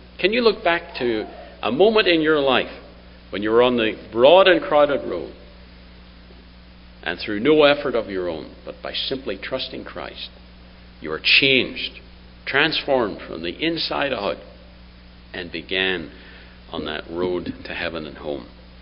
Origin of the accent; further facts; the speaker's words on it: Belgrave, Ontario, Canada; also born or lived in Ireland; I was born in Ireland, for those that don't know, and I was 7 years old when my parents and siblings, we emigrated to Canada. We came to a little village called Belgrave, just south of Wingham in Ontario. And we lived on a farm